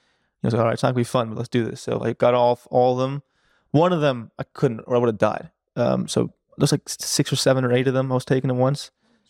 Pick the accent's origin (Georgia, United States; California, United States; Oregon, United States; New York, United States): New York, United States; New York City; I'm from New York City. My parents are from Ecuador, but I'm from New York City.